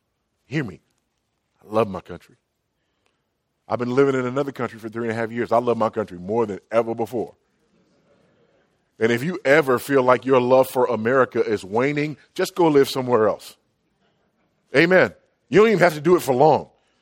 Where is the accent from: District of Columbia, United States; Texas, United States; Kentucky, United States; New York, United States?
Texas, United States; And I'm saying that as a Texan.